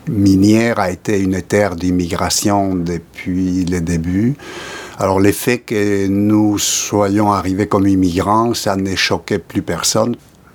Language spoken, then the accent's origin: French; Spain; moved away as an adult; now in Canada; Alors, j'ai quitté l'Espagne dans les années 60.